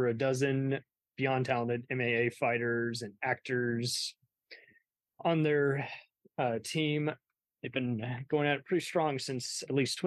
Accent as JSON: {"language": "English", "town": "Dallas", "region": "Texas", "country": "United States", "said": "I'm Dallas, Texas, but I have many relatives from Michigan and Ohio."}